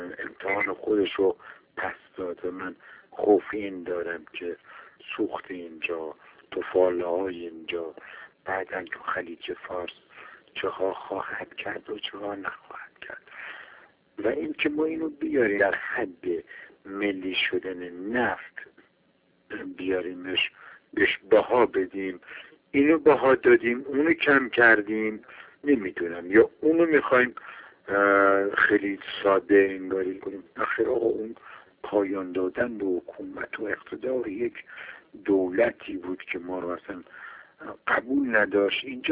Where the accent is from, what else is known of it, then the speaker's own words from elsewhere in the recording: Iran; من به عنوان یک ایرانی دوست دارم شب آرام بخوابم، فرزندانم آرام باشن.